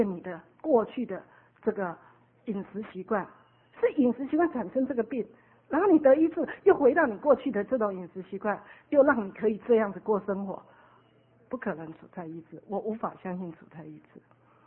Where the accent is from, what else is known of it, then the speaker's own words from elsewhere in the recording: Taiwan; 哦红萝卜我们台湾人都是白萝卜